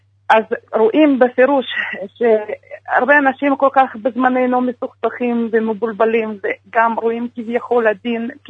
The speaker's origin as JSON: {"language": "Hebrew", "country": "Russia", "lives_now": "Israel", "said": "ואני אשכנזיה, אני חוזרת בתשובה, אני מרוסיה."}